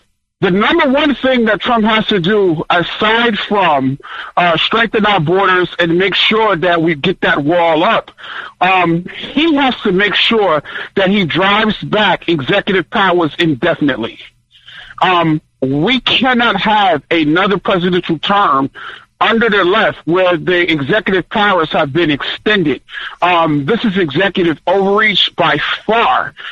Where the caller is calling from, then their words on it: Charlotte, North Carolina, United States; So I am calling from Charlotte, North Carolina.